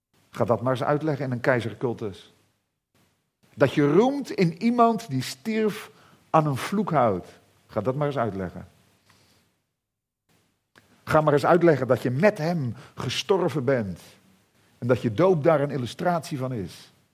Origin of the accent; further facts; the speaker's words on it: Zeeland, Netherlands; ik ben opgegroeid in Zeeland, platteland, dorpje